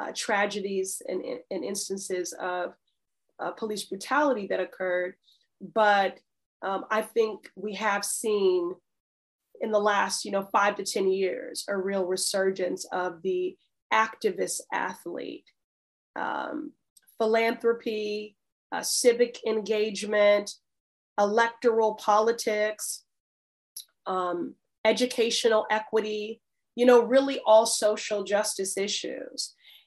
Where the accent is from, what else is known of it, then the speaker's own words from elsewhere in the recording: Chicago, Illinois, United States; So I was raised in Chicago. I lived there 18 years.